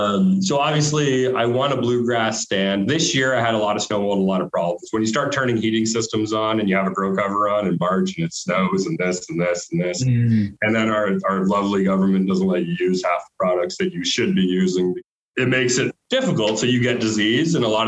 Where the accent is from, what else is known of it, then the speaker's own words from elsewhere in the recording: Barbados; born there; I was born in Barbados, so I don't need work permits.